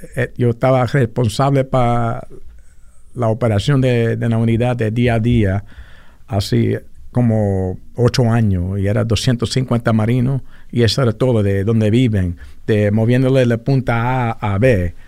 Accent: New York City, New York, United States; born there; soy boricua, puertorriqueño, nacido aquí en Nueva York. Mi papá era de Fajardo, mi mamá era de Santurce y era de la ciudad de Nueva York.

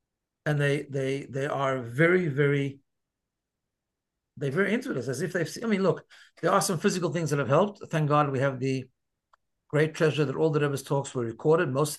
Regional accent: South Africa; when I grew up in South Africa, but when I was 13

